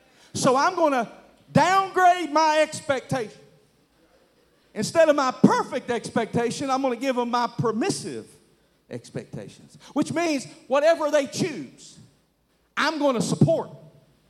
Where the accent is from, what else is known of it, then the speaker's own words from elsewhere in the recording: the South, United States; Now, I'm from the South, and I have to say that real slow